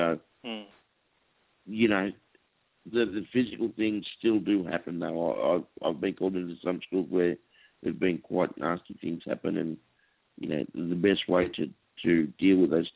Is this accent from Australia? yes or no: yes; Australia; But as you know, being Australian, you know, your mates quite often will, you know, muck around, take the mickey out of you